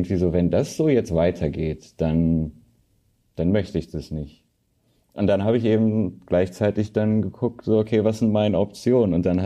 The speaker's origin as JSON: {"language": "German", "town": "Göttingen", "region": "Lower Saxony", "country": "Germany", "said": "Ah, ich komme aus Göttingen."}